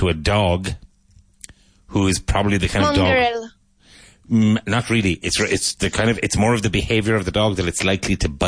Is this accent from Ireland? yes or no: yes; Ireland; now in Spain; When I was a kid, growing up in Ireland